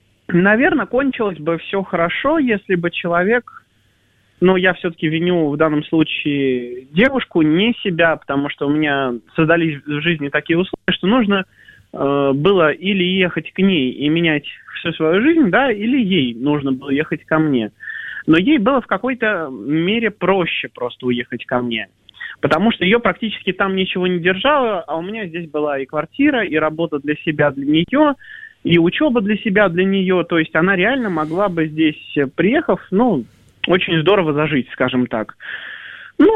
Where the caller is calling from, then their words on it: Moscow, Russia; Я из Москвы звоню.